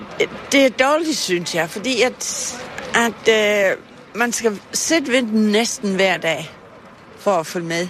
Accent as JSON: {"language": "Danish", "town": "Gentofte", "region": "Capital Region of Denmark", "country": "Denmark", "said": "Og nu kommer jeg fra Gentofte"}